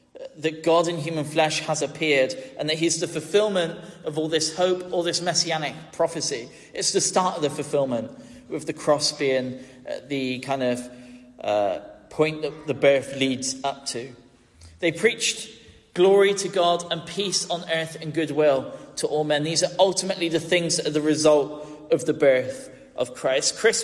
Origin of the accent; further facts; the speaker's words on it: Gloucester, South West England, United Kingdom; now in Plymouth, United Kingdom; my hometown of Gloucester. Gloucester sits a little bit more in the valley. Where I live on the edge of Plymouth